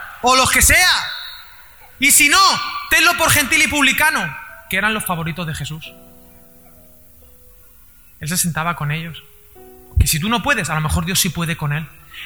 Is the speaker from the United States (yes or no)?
no; Spain; Yo soy español, yo soy así quietito.